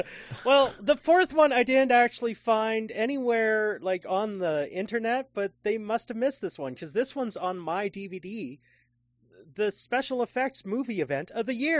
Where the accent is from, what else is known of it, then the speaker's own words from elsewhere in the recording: Edmonton, Alberta, Canada; some of the things that are from my hometown of Edmonton, Alberta, Canada